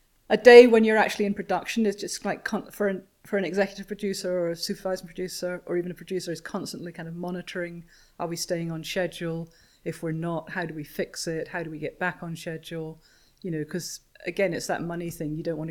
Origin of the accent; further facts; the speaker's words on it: England, United Kingdom; I am from Britain and I love to go home and visit my family as often as I can.